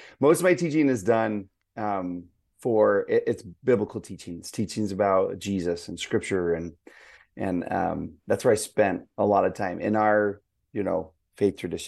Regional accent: Houston, Texas, United States; now in Utah, United States; And I grew up in Houston. And so we, in the morning time, went, you know, before school.

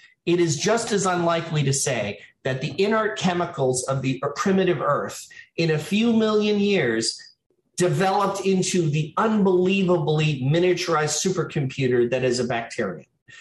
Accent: New York, United States; Yeah, well, you know, I think maybe because I'm a New Yorker, an Israeli, but we have some spiritual bond.

